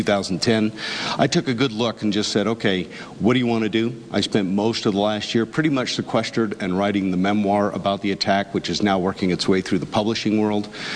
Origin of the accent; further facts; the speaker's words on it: Carson City, Nevada, United States; Well, I grew up in Carson High School, graduated from Carson High, went off to the Naval Academy, and then served 26 years in the Navy.